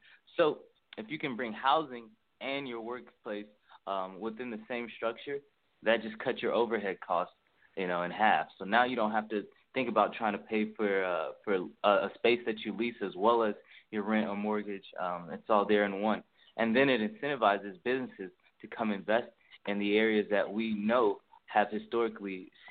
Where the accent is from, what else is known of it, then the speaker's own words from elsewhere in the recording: Macon, Georgia, United States; I'm from Macon, Georgia. I'm a native here. I love Macon.